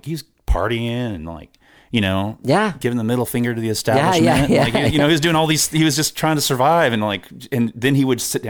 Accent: Lubbock, Texas, United States; Also not at the same time growing up in Lubbock, not even realizing that … was from there

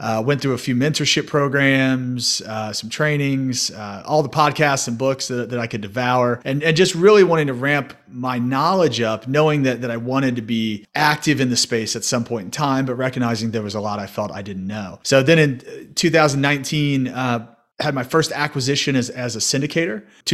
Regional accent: Indianapolis, Indiana, United States; also born or lived in Chicago; So I'm from Indianapolis, Indiana, and it's where I currently live now. I had a stint up in Chicago for about 12 years, but now landed back home.

